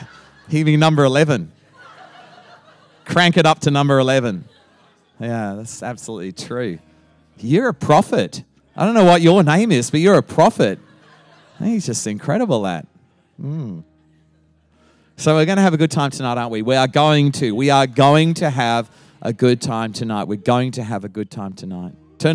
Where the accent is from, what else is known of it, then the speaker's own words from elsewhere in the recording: Australia; accent: Australian; I sound like an Australian because I haven't lost my Aussie accent.